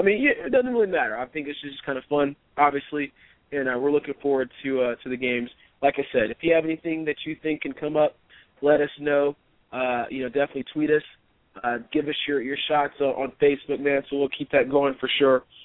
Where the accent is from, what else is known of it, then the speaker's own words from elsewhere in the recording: Indiana, United States; Out of the East, I got to represent my home state, the state I was born in. That's the state of Indiana.